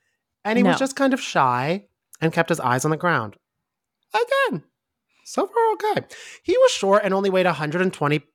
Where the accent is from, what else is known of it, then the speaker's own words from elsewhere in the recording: New Jersey, United States; I mean, I'm from Jersey.